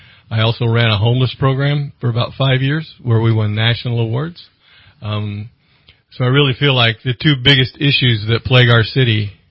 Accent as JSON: {"language": "English", "town": "Redding", "region": "California", "country": "United States", "tie": "born or raised there", "also_born_or_lived": "Santa Cruz, California / Idaho / Reno, Nevada", "moved": "as an adult", "said": "was born and raised in Reading, California, graduated from Enterprise High School. And at about 19 or 20, I went to Santa Cruz for a bit, Idaho for a bit, and then landed in Reno for about 30 years."}